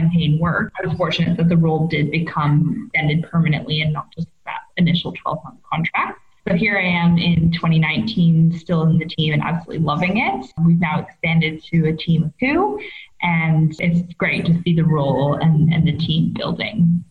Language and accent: English; Canada; moved away as an adult; now in Sydney, Australia; based here in Sydney, Australia. If you can't tell from my funny accent, I am originally from Canada